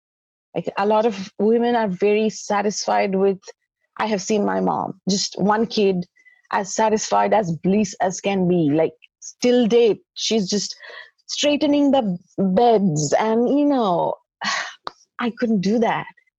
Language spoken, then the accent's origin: English; India; now in United States; Otherwise, I'm a girl from India who has a background in clinical psychology, here living in the States, staying at a stay-at-home mom with two kids.